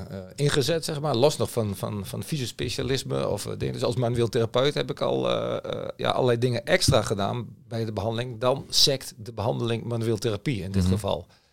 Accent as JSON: {"language": "Dutch", "town": "Enschede", "region": "Overijssel", "country": "Netherlands", "said": "ik kom uit Enschede, dat kun je wel horen waarschijnlijk, uit het oosten des lands. En daar zijn mensen toch wat meer uit de boom kijkerig."}